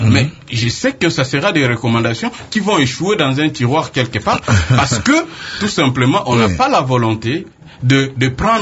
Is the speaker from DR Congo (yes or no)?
yes; Mbandaka, Équateur, DR Congo; je viens de Mbandaka